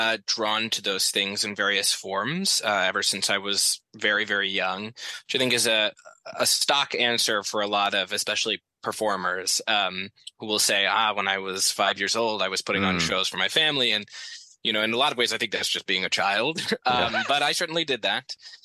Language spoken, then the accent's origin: English; Phoenix, Arizona, United States; all of that for me is really bound up in the time that I was growing up in Phoenix.